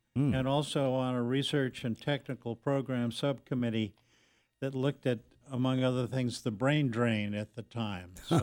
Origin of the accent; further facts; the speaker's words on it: Connecticut, United States; I grew up in Connecticut and went to college and worked in New York City.